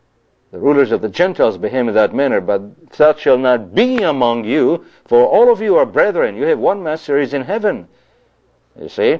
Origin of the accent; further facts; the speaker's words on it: Israel; in the communities where I grew up in the Middle East, in Israel